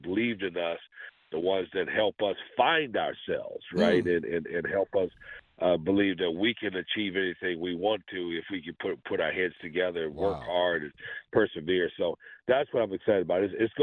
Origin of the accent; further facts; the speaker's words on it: the South, United States; growing up in the South back in the '50s and sixties, it wasn't a piece of cake, fellas.